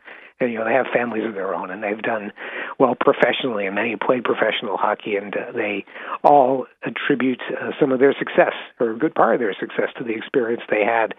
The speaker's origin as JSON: {"language": "English", "town": "Hermon", "region": "Maine", "country": "United States", "tie": "born or raised there", "said": "I grew up in Maine, in Herman, and was always a Black Bears sports fan, still am."}